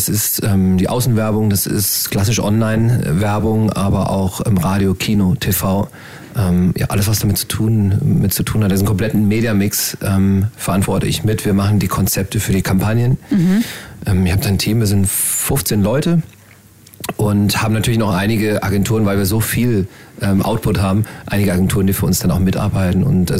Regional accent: Freiburg, Baden-Württemberg, Germany; ich komme aus Freiburg

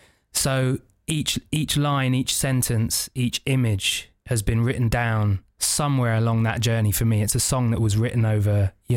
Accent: St. Vincent & Grenadines; I grew up in the Caribbean, half my childhood in St. Vincent and the Grenadines. And that's a place where, you know, they don't let you get to, you know, high up into the clouds.

